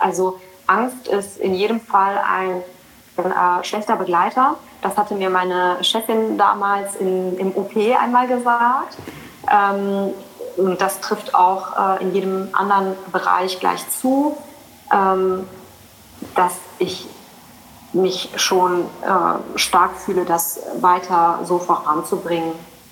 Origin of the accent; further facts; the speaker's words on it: North Rhine-Westphalia, Germany; now in Saxony, Germany; Ich bin ja ursprünglich nicht wirklich aus Sachsen, sondern ich komme ja aus dem Ruhrgebiet Rheinland